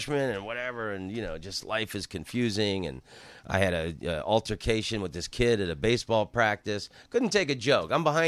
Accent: Oviedo, Florida, United States; I grew up in outside of Orlando, Florida, a little town called Oviedo.

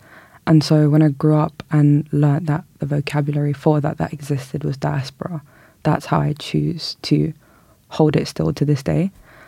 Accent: London, United Kingdom; I was born and raised in North London to a Kurdish family. I'm a Kurdish woman

